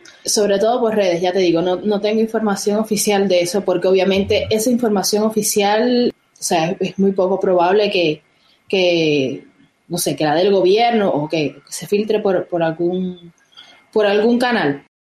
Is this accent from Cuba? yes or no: yes; Oriente, Cuba; como yo soy de Oriente, también la información que me llegue es más cercana